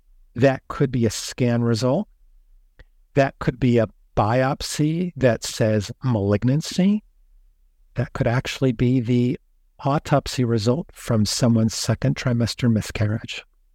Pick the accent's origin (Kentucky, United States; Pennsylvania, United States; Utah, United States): Kentucky, United States; So I'm from Kentucky.